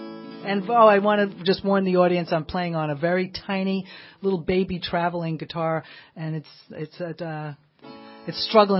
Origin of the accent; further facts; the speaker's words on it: New York City, New York, United States; moved away; You know, I grew up in New York City, so I grew up on … all this great soul music and so forth